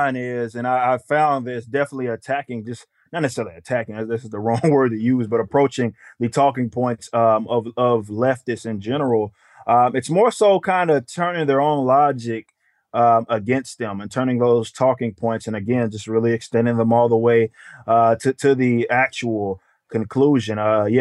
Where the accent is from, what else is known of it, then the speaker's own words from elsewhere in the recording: Dallas, Texas, United States; Well, grew up in Dallas, Texas. Again, inner city, you know, around the Oak Cliff area.